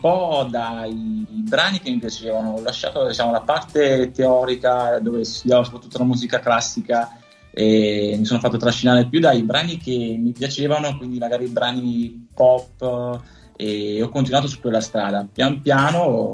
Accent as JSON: {"language": "Italian", "town": "Parma", "region": "Emilia-Romagna", "country": "Italy", "tie": "born or raised there", "also_born_or_lived": "Naples", "said": "E quindi diciamo a Napoli ci ha lasciato un po' il cuore, però devo dire che sono cresciuto magari anche a Parma, cioè nella provincia di Parma"}